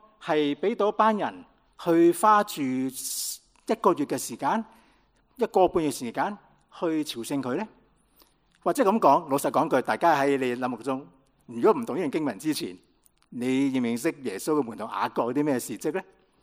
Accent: China; 我们中国人叫做先入门就为什么？为大嘛

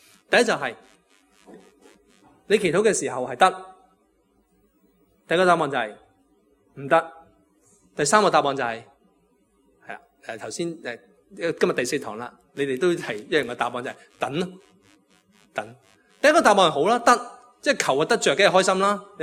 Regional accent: Guangdong, China; accent: Cantonese; 特别我哋广东话，有时个语气好特别嘅

